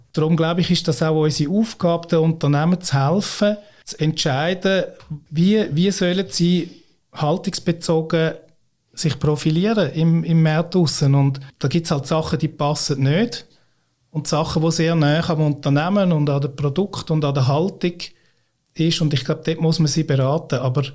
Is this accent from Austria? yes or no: yes; Austria; ich bin eben Österreicher